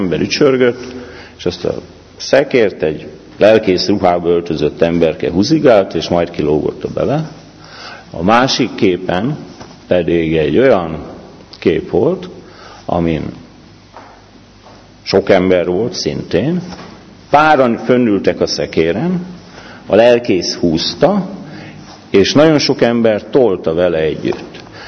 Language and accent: Hungarian; Pomáz, Pest, Hungary; itt születtem Pomázon, ebben a gyülekezetben élek, ide tartozok, itt kereszteltek, itt konfirmáltam